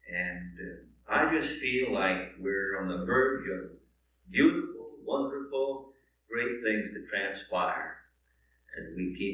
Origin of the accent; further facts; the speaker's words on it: South Bend, Washington, United States; I'm a Washington boy. I was born in South Bend, and I have lived in this state all except for 2 years when we were pastoring a church in Great Falls, Montana.